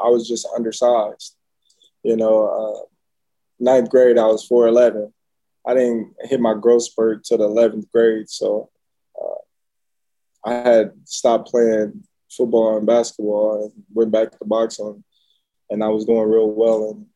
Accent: Nebraska, United States; Yeah, born and raised. Still here today.

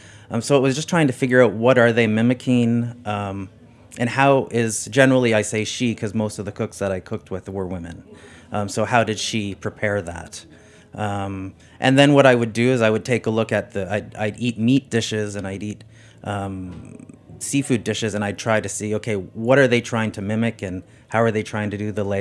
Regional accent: Canada; I am a Canadian.

